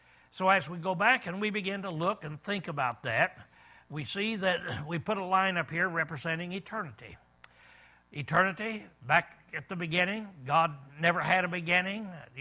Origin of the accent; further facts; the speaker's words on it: United States; Now that kind of amazes me as an American